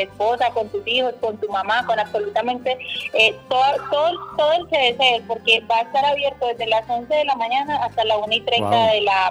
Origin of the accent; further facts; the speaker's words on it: Antioquia, Colombia; Creo que esa es la parte más importante de fondos de mi pueblo antioqueño.